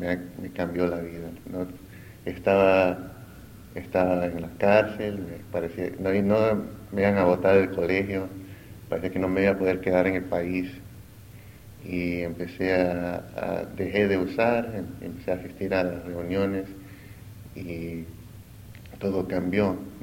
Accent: Peru; moved away; Yo vine a este país muy joven, o sea, soy originalmente del Perú, pero bueno, mi español es como de niño.

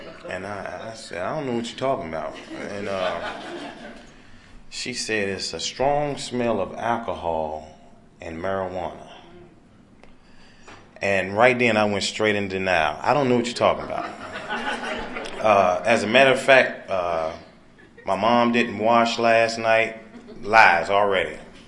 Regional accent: North Carolina, United States; I was the guy who, I'm from North Carolina, born and raised. Grew up in a family where there was just a mother, my sister, and me.

